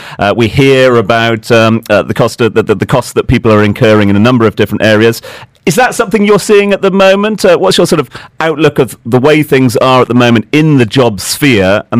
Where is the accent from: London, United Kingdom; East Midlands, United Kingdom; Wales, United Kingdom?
London, United Kingdom; Battersea; I'm from Battersea and very close to Clapham Junction.